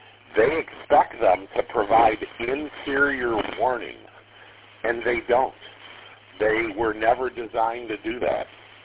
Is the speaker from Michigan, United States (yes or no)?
yes; Detroit, Michigan, United States; You know, as a kid growing up in Detroit, I lived about a mile from the fire station